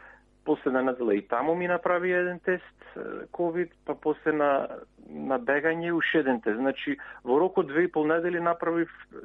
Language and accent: Macedonian; Bitola, Pelagonia, North Macedonia; born there; бидејќи сум роден јас таму во Битола